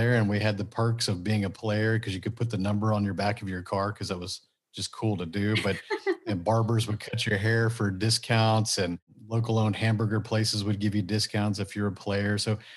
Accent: Texas, United States; I grew up, I would say, lower middle class as a suburb of Houston. Small town when I was there, it was probably about 15,000 total people.

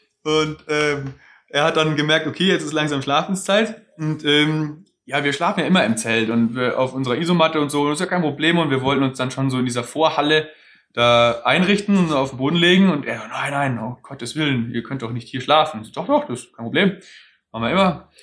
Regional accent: Germany; Und das ist eine enorme Gratwanderung dann als Deutscher, wo man da eigentlich gewohnt ist, nein, vielen Dank, es ist in Ordnung, man lehnt das dankend ab.

